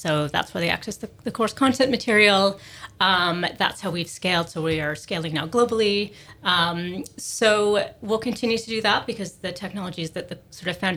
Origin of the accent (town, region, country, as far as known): Toronto, Ontario, Canada